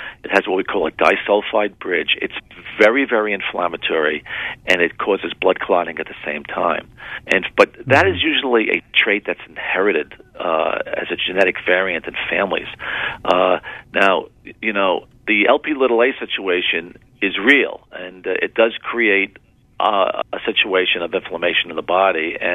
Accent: Connecticut, United States; I come from Connecticut, and I was involved with a Framingham study years ago

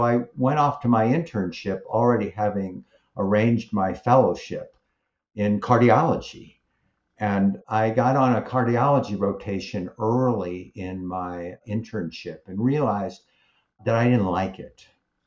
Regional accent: Midwest, United States; I grew up in the Midwest, a family that had no academics or medical folks.

